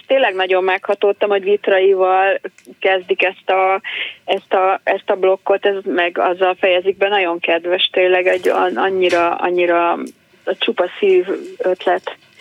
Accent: Tatabánya, Komárom-Esztergom, Hungary; Tatabányai vagyok, Újvárosban laktunk

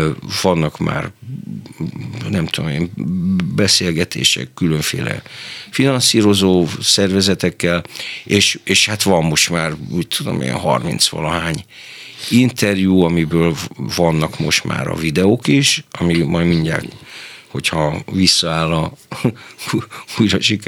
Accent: Hungary; Hát Magyarországról jövök, érted?

